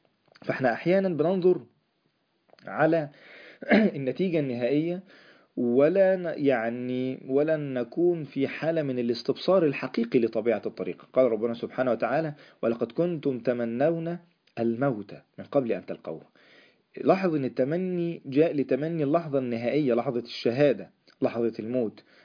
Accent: Egypt

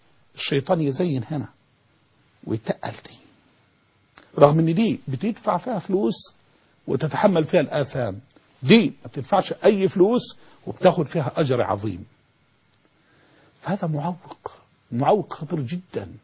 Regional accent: Egypt; ولذلك أنا ما بنظر حتى للبيئة عندنا في مصر، لا أراها بيئة مستوية على الإطلاق

